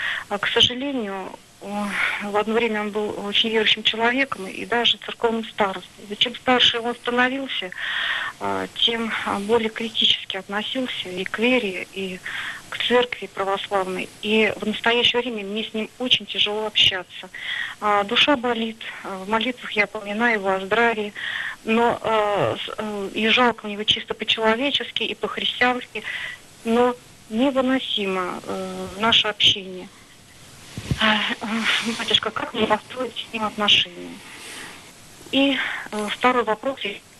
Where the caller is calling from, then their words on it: Moscow Oblast, Russia; Алло, добрый вечер. Я из Подмосковья.